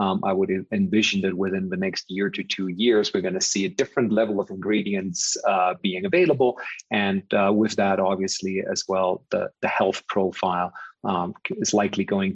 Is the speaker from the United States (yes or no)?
no; Germany; I'm originally from Germany